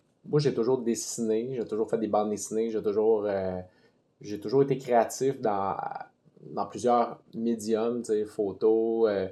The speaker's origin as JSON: {"language": "French", "town": "Granby", "region": "Quebec", "country": "Canada", "tie": "born or raised there", "lives_now": "Saint-Étienne, Canada", "said": "Ben moi, je viens de la Rive-Sud de Montréal. C'est Granby, okay."}